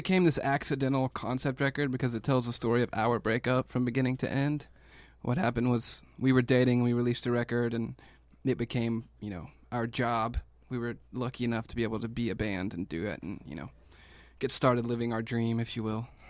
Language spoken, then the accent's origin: English; Dallas, Texas, United States; We're from Dallas.